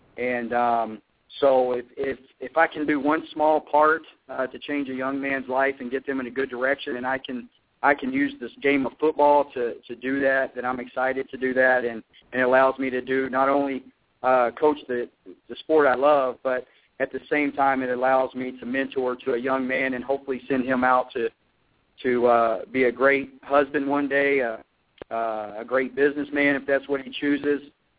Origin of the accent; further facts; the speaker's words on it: The Woodlands, Texas, United States; also born or lived in Conroe; Okay, well, I grew up in Conroe / the Woodlands, Texas. That's just slightly north of Houston, Texas.